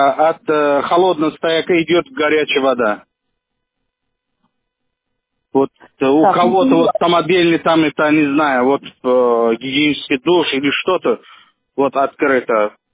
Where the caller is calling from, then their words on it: Shushary, Saint Petersburg, Russia; Я из Шушара, Акуровского, 18, квартира 258.